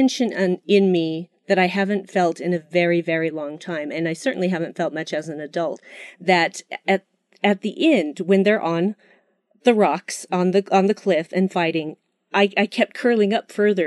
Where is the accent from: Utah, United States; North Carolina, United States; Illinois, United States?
Utah, United States; My home state, Utah.